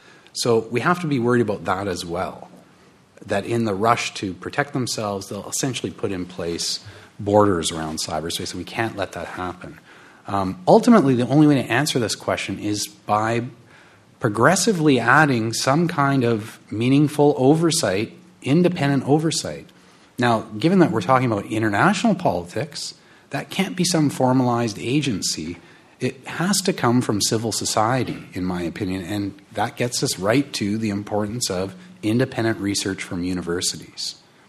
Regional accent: Canada; it concerned me as a Canadian, the only non-American on the panel

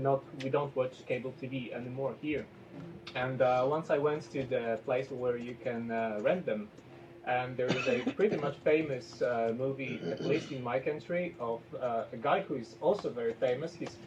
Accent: Poland; I'm from Poland, mm-hmm. And essentially, when I came here 5 months ago

